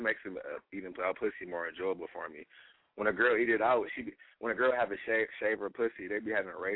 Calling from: Detroit, Michigan, United States; I'm calling from Detroit.

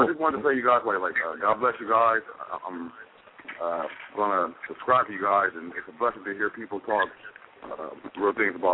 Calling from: Los Angeles, California, United States; I'm from Los Angeles, California.

